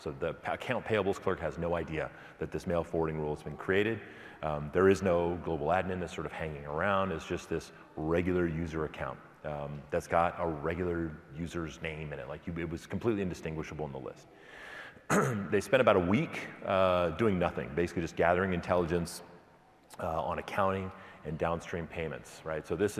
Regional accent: Seattle, Washington, United States; I'm from Seattle, and we have Seattle Seahawks.

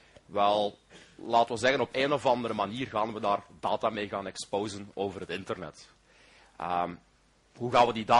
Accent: Belgium; oh ja, zoals je wel zult horen, kom ik uit België.

